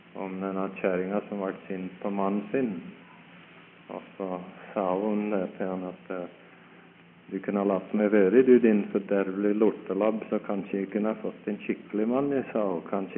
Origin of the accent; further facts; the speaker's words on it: Spring Grove, Minnesota, United States; Der jeg vokste opp